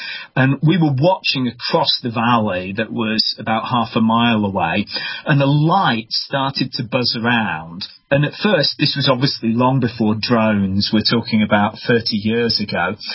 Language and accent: English; United Kingdom; I grew up in the British countryside, and I've always had, let's say, a loving relationship with the countryside. I still today live in the country